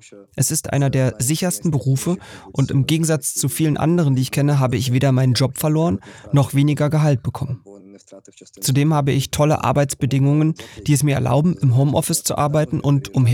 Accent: Mykolaiv Oblast, Ukraine; also born or lived in Odesa; Ich wurde in Odessa geboren. Dann bin ich in der Region Mykolaiv zur Schule gegangen und danach nach Odessa zurückgekehrt, um an der Universität zu studieren.

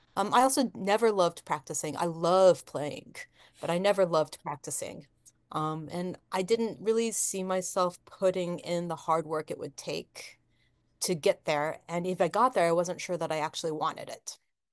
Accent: United States; I'm Japanese American, and I'm good at math and music.

